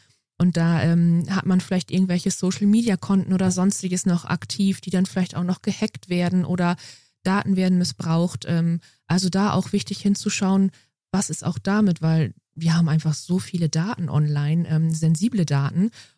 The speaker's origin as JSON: {"language": "German", "region": "Lower Saxony", "country": "Germany", "said": "ich komme aus der Grafschaft Bentheim."}